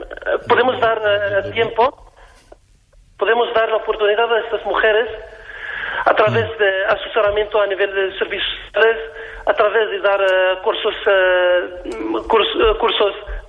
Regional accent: Morocco; Soy de Marruecos.

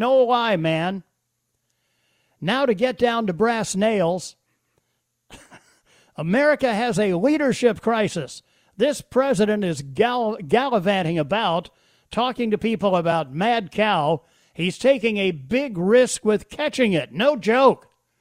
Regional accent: Michigan, United States; My home state is Michigan.

